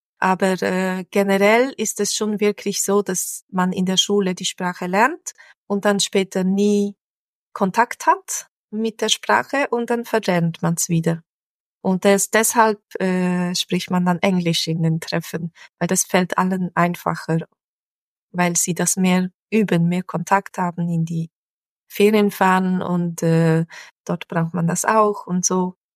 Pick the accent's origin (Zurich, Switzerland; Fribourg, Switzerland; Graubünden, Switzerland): Fribourg, Switzerland; Ich bin in Freiburg aufgewachsen, ja. Und in Freiburg ist zweisprachig. Und da haben wir haben französischsprachige Nachbarn und deutschsprachige Nachbarn, dort, wo ich gelebt habe.